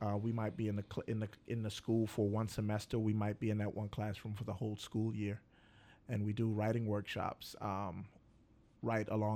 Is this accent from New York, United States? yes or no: no; Plaquemine, Louisiana, United States; now in Baton Rouge, United States; Well, I grew up in Plaquemine, Louisiana.